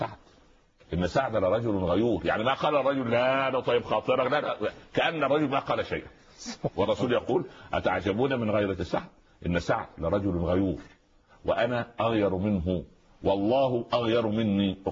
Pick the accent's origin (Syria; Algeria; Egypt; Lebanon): Egypt; في المثل العامي عندنا في مصر يقول